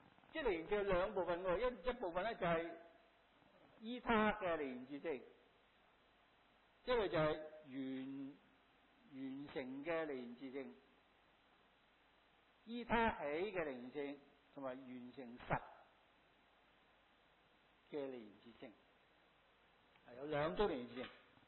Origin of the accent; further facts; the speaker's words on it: Hong Kong; 我們香港人叫電腦，但是大陸人叫做計算機